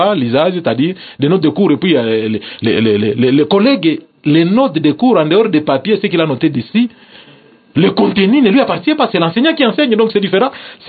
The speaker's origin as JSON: {"language": "French", "region": "Kinshasa", "country": "DR Congo", "said": "chez nous à Kinshasa"}